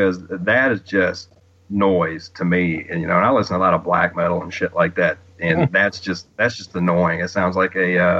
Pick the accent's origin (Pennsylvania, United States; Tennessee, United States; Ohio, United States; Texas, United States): Tennessee, United States; now in New Orleans, United States; But growing up in Tennessee, it was still a lot of meth, but it was a lot of meth for people. And here in New Orleans, it's just the heroin is just awful.